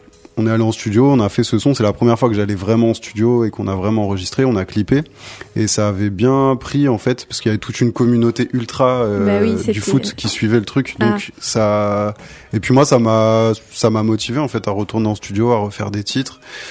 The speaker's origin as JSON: {"language": "French", "town": "Cergy", "region": "Île-de-France", "country": "France", "tie": "born or raised there", "also_born_or_lived": "Saint-Denis", "said": "J'ai grandi à Cergy et Saint-Denis aussi."}